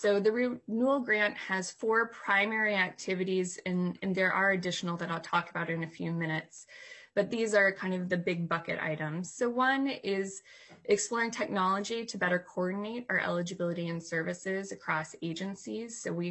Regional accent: Dundas, Minnesota, United States; I'm from Dundas, Minnesota.

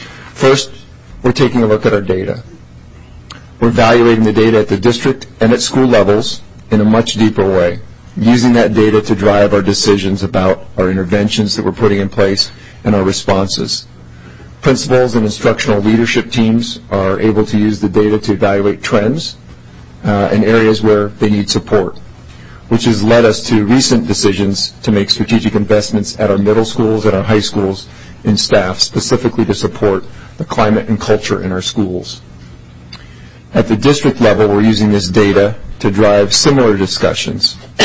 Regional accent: Minnesota, United States; also born or lived in South Dakota / Alaska; Like some of you, I was born in Greater Minnesota, Bemidji, actually. Both my parents were educators, and my early school years were spent in rural parts of the country, both in South Dakota and Alaska.

